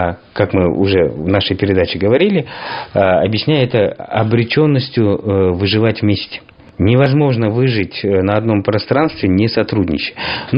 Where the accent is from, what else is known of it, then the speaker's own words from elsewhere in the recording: Kyrgyzstan; Russian is a second language; ну, наш, я как кыргыз говорю, да, в кыргызском языке очень много заимствованных слов